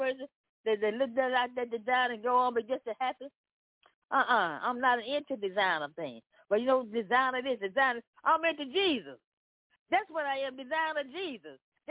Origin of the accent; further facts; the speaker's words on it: Memphis, Tennessee, United States; I'm from Memphis, Tennessee.